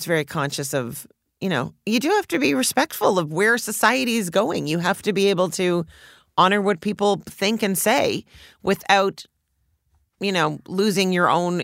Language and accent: English; Canada; do you know that in Canada, when we grew up in the Olympics, we thought bronze was the highest you could get.